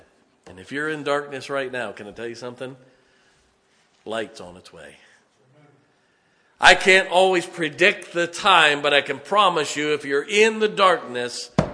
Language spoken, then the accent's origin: English; Ohio, United States; I grew up in Ohio where we had real tornadoes.